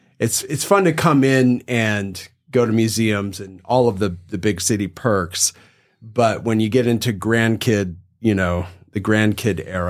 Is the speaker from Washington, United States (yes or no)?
yes; Washington, United States; So grew up just north of Seattle.